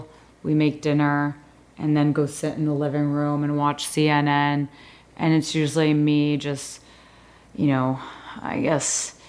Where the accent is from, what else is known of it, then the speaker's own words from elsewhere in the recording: New York, United States; I'm from New York.